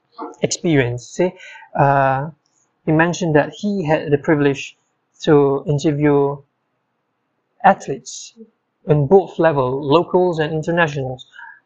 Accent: Malaysia; As a Malaysian, I take pride in the fact that most of us can converse in English even with basic fluency.

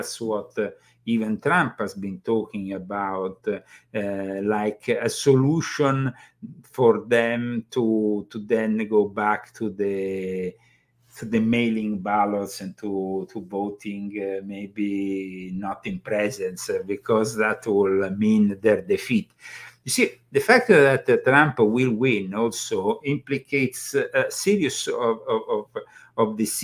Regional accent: Germany; We come from Germany. Germany is really becoming a very authoritarian country.

